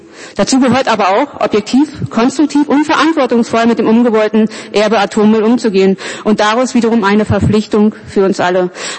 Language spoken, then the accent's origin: German; North Rhine-Westphalia, Germany; Ich komme aus der Gegend, ich habe Freunde vor Ort, man kennt sich.